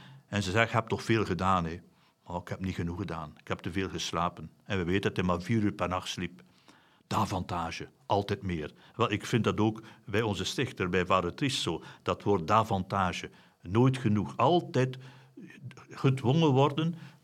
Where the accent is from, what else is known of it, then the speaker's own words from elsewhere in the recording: Flanders, Belgium; Inderdaad, we mogen fier zijn als Vlaming